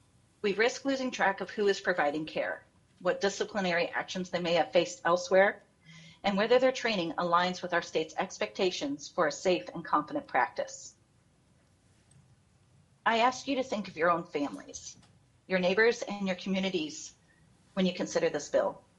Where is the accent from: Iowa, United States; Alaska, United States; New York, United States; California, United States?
Alaska, United States; Anchorage; I am from Anchorage, Alaska.